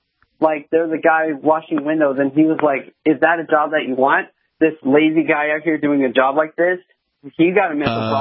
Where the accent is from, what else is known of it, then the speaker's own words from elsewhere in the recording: New Jersey, United States; Hey, sorry about that California thing. I'm actually from New Jersey.